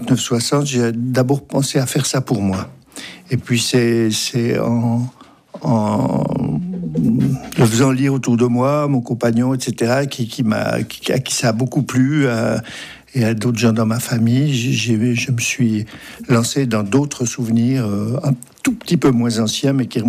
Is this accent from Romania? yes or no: no; Jura, Switzerland; C'est une image qui fait un choc, surtout quand on vient du Jura.